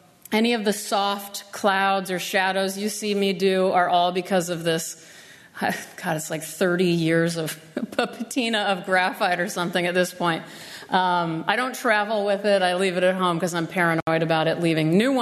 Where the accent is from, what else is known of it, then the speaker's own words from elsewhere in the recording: Nebraska, United States; And I grew up in Nebraska, and so being a part of the Midwest